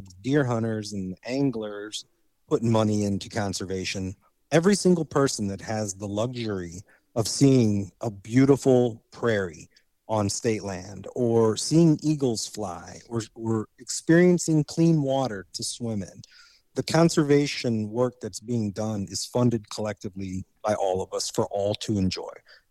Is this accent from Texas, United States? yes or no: no; Indiana, United States; because I grew up in Indiana. I worked for the DNR.